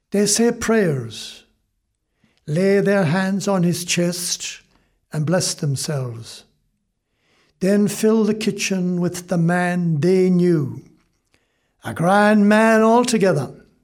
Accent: Connacht, Ireland; I grew up in West Mayo in a farming village, surrounded by such people.

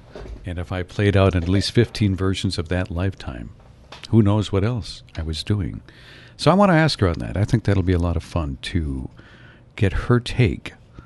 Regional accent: Northern United States, United States; also born or lived in Mississippi; And we, I guess as a Northerner, I didn't have a lot of compassion for what they went through because I felt they were in the wrong.

